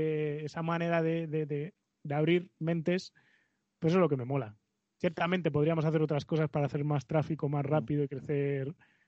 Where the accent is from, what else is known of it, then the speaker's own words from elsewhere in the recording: Galicia, Spain; Como soy gallego, el concepto es el concepto.